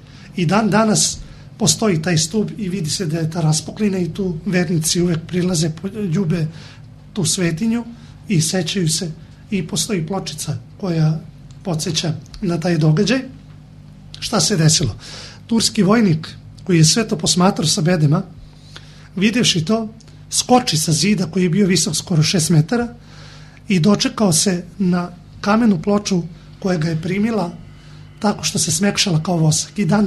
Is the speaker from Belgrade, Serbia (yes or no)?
yes; Belgrade, Serbia; now in Pirot, Serbia; pošto sam došao iz Beograda, ja sam prvi put to video ovde i to zaista nema nigde u Srbiji